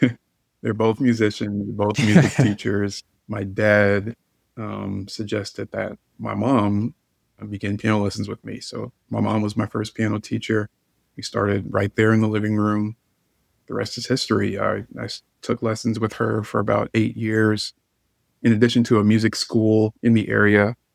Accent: Texas, United States; I'm from Texas originally.

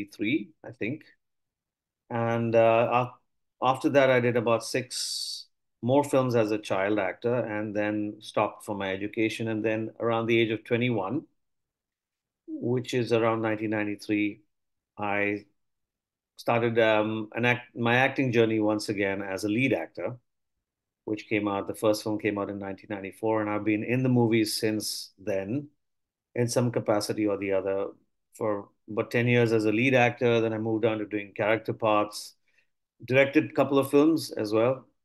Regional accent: Mumbai, Maharashtra, India; And I'm originally from Mumbai, India.

